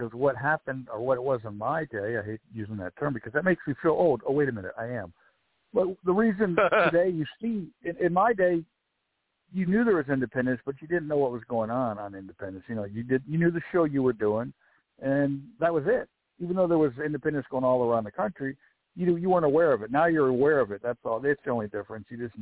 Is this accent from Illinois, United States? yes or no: no; Michigan, United States; moved away; I became a fan in 1975 when I moved to Florida from Michigan